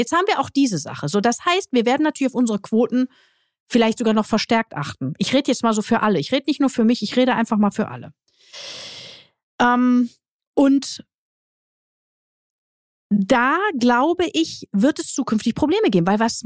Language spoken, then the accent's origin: German; Duisburg, North Rhine-Westphalia, Germany; ich komme aus Duisburg, ich bin dort geboren und aufgewachsen